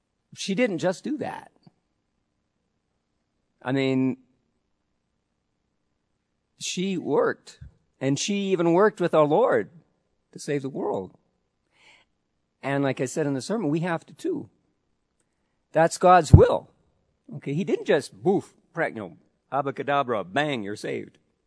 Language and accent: English; Saskatchewan, Canada; I'm from Saskatchewan in Canada, which is straight north from here.